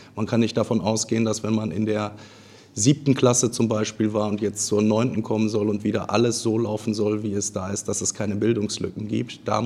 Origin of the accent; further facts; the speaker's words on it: Castrop-Rauxel, North Rhine-Westphalia, Germany; born there; Ich bin 35 Jahre alt, geboren in Castrop-Rauxel.